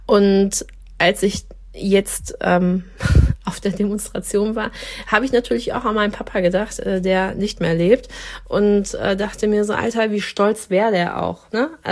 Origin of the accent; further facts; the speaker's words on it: Dortmund, North Rhine-Westphalia, Germany; weil ich in einem Dorf groß geworden bin in Dortmund, wo eine Moschee stand.